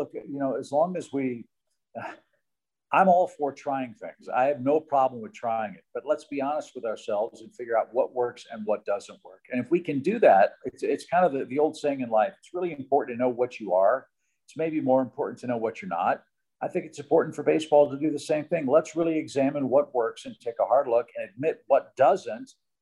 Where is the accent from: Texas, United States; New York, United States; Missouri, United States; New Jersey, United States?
Missouri, United States; St. Louis; Look, I grew up in St. Louis, and I grew up with Vince Coleman and Willie McGee and Tommy Herr and Jack Clark.